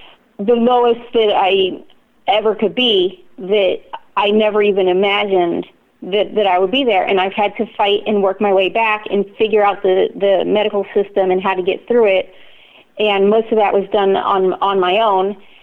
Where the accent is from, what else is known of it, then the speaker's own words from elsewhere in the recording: Virginia, United States; also born or lived in Thailand; We moved back from Thailand to Virginia, and I grew up in Virginia, in Northern Virginia, and basically lived the all-American life.